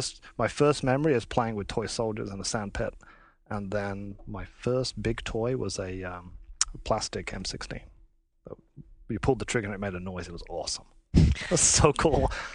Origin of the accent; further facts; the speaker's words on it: England, United Kingdom; now in United States; But to me, like I'm from England, so I don't care that my son like plays with toy guns.